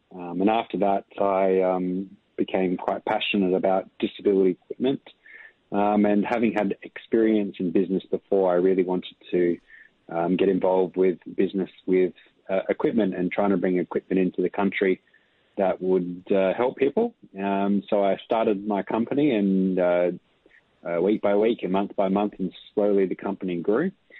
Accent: Henley Beach, South Australia, Australia; I grew up in Henley Beach along the coast, so I spent much of my time down by the water and patrolling the beaches.

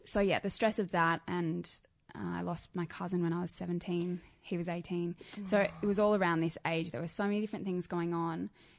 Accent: Adelaide, South Australia, Australia; Adelaide as well, because I grew up in Adelaide. It's very small and everybody talks.

